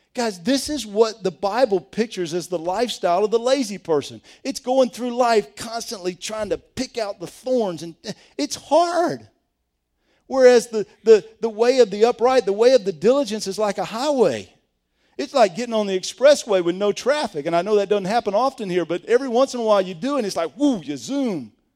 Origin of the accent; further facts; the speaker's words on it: Georgia, United States; Now, see, I grew up in DeKalb County, not too far from here.